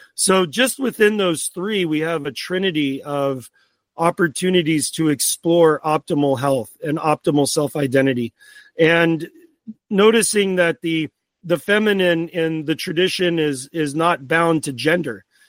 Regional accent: Portland, Oregon, United States; born there; now in Phoenix, United States; I was born in Portland, Oregon, the ancestral land of the Multnomah, Clackamas, and Willamette. Although I currently reside in the ancestral land of the Akmal, Atam, the Peeposh, and the Hohokam in Phoenix, Arizona.

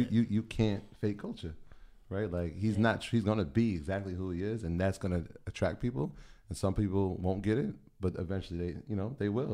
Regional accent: New York City, New York, United States; I was a Jamaican kid. Nobody, first of all, nobody even thinks I'm Jamaican, but I'm growing up in New York City.

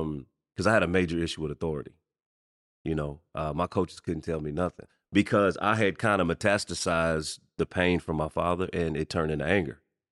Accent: Texas, United States; also born or lived in Chicago, Illinois; So I'm Chicago born, but I'm Texas raised.

